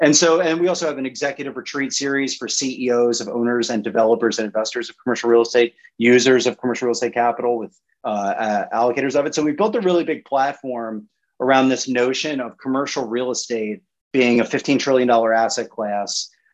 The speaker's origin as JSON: {"language": "English", "town": "Baltimore", "region": "Maryland", "country": "United States", "tie": "born or raised there", "said": "And I grew up in Baltimore City. I went to great Catholic high schools in the Baltimore area."}